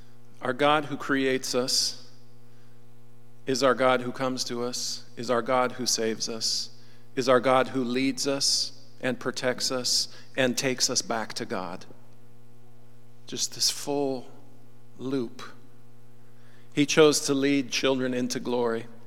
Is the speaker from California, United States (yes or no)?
no; Olympia, Washington, United States; So I grew up in Olympia, Washington. I loved it there. We lived in a little house out in the woods, and thick, big fir, Douglas firs everywhere on the property.